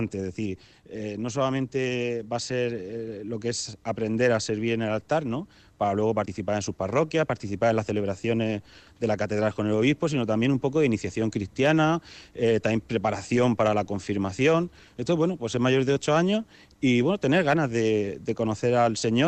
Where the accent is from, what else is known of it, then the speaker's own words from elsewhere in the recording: Jabalí Viejo, Region of Murcia, Spain; Yo también he sido monaguillo cuando era pequeño, ahí en mi pueblo en Murcia, en Jabalí Viejo.